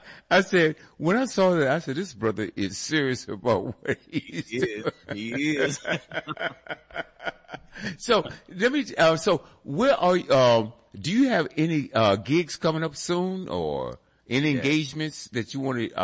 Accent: Richmond, Virginia, United States; born there; also born or lived in California; As a matter of fact, I was born in Richmond, Virginia, and then I moved to California

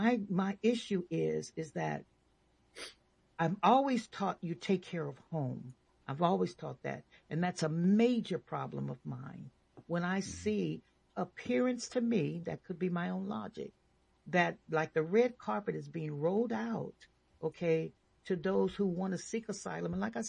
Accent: California, United States; I'm coming over because I'm struggling here in as a Californian, okay?

